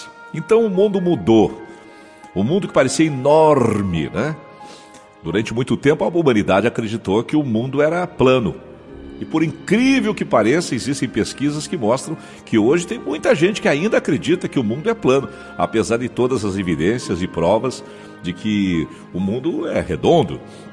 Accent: Santa Maria, Rio Grande do Sul, Brazil; moved away as an adult; now in Rio de Janeiro, Brazil; Eu quando saí do Rio Grande do Sul, da cidade de Santa Maria, minha mãe dizia, por que você vai trabalhar tão longe?

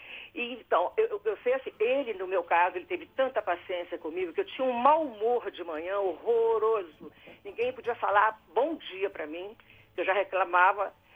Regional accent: São Paulo, Brazil; Eu cresci ouvindo … aqui em São Paulo

